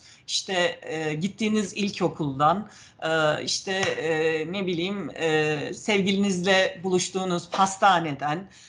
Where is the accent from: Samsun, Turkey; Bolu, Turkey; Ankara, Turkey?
Ankara, Turkey; also born or lived in Manisa; Dolayısıyla 3 yaşında Ankara'ya gelmişiz. Ankara'da büyüdüm ben. Yani Manisa'da doğmuşum ama hiç Manisa'yı görmedim. Onun için hep kendimi Ankaralı olarak ifade ediyorum.